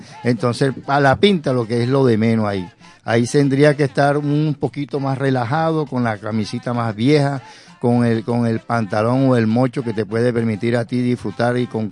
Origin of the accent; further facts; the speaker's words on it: Barranquilla, Atlántico, Colombia; Entonces nosotros tenemos, como buenos barranquilleros, ser equilibrados al momento de desbordarnos en los gastos